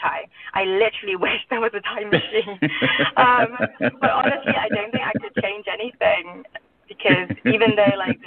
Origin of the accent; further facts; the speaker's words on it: England, United Kingdom; also born or lived in Burma; I was born in Burma. I grew up in England.